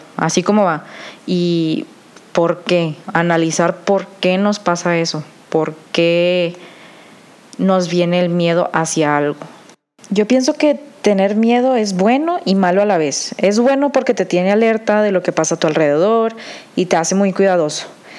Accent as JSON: {"language": "Spanish", "town": "Monterrey", "region": "Nuevo León", "country": "Mexico", "said": "por si no sabían, soy de Monterrey y tengo 21 años"}